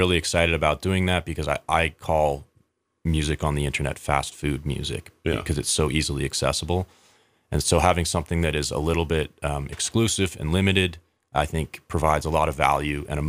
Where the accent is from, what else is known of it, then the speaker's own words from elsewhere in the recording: Canada; moved away; So I moved down here from Canada 12 years ago.